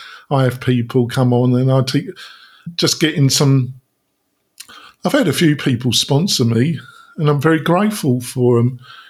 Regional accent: England, United Kingdom; I'm English down, but I've had some American friends say, we love you … can you brighten up?

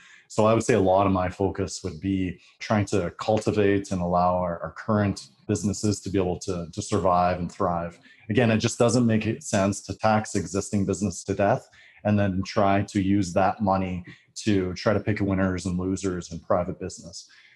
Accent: Calgary, Alberta, Canada; I would say growing up in East Calgary, you could just drop me on

